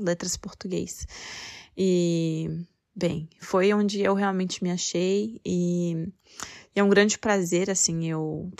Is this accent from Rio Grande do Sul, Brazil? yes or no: no; Brasília, Federal District, Brazil; also born or lived in Manaus; Eu nasci em Manaus, no Amazonas, apesar de não ter família lá, e fui criada em Brasília. Em Brasília, eu tive contato com muitas pessoas de vários lugares